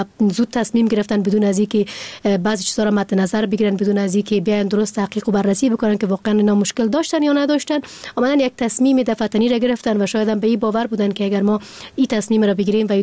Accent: Afghanistan; به عنوان یک فرد مسلمان و از یک کشور مسلمان که از افغانستان هستیم

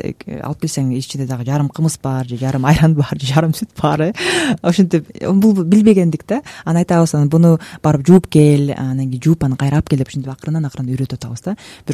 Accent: Talas, Talas Region, Kyrgyzstan; also born or lived in Bishkek / Zurich; Ошондо мен мындай Бишкекте жүрүп, анан Цюрихте жашап, Таласка барам, өзүм Таластан болом.

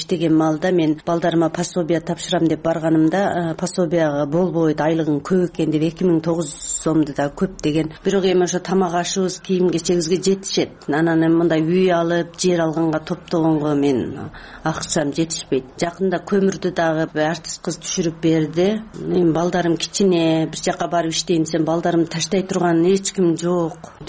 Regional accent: Tajikistan; now in Osh, Kyrgyzstan; Тажикстандан 89 жылы келгенмин. Ошогойдон ушул жерде жашаймын. 2009 жылы жаранды калдым.

